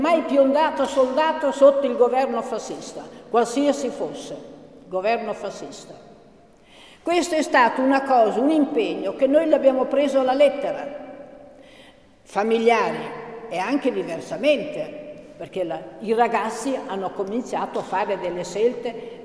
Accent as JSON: {"language": "Italian", "town": "Ferrara", "region": "Emilia-Romagna", "country": "Italy", "said": "io vengo da Ferrara"}